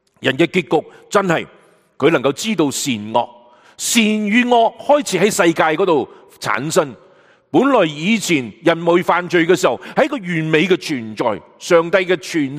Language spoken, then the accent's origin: Cantonese; China; 我哋特别我哋中国人食发菜